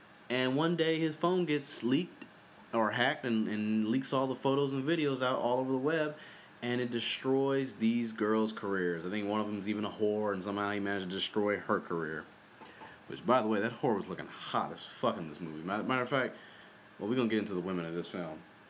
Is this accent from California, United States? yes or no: yes; Long Beach, California, United States; I'm from Long Beach, California, LA County area, and right by the ocean and stuff like that.